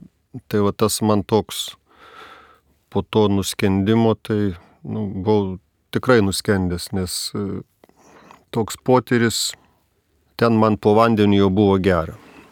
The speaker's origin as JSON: {"language": "Lithuanian", "town": "Plungė", "region": "Telšiai County", "country": "Lithuania", "tie": "born or raised there", "said": "gimiau, užaugau Plungėje."}